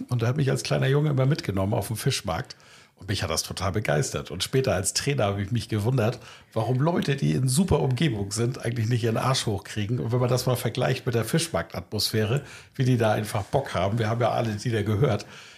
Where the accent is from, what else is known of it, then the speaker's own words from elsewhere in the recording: Germany; Wir Deutschen